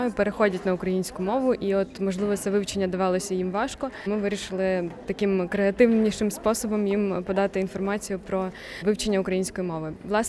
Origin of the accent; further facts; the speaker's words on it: Lutsk, Volyn Oblast, Ukraine; я з Луцька